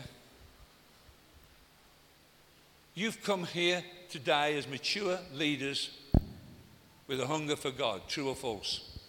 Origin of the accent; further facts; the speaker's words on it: England, United Kingdom; Why have I come all the way from England?